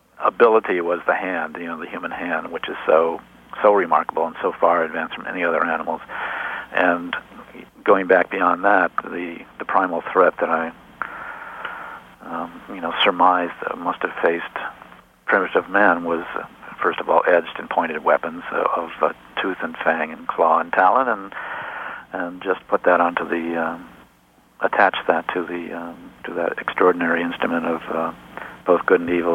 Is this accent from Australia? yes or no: no; Cleveland, Ohio, United States; Cleveland, Ohio. It's, you know, it's, it wasn't like I was living out in the middle of in a holy roller territory.